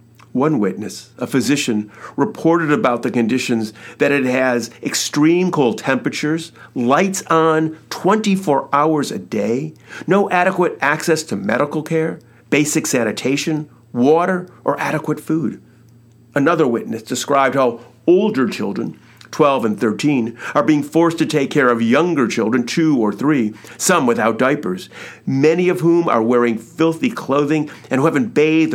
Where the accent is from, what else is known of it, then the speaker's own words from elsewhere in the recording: United States; not in my name, as an American.